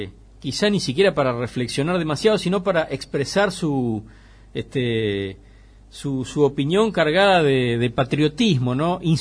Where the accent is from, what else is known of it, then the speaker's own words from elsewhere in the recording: Argentina; vamos a celebrar los argentinos y argentinas en diciembre 40 años de la recuperación democrática.